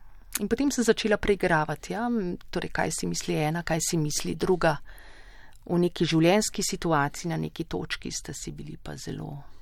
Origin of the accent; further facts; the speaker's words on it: Ljubljana, Central Slovenia, Slovenia; Jaz sem živela v otroštvu na Prulah.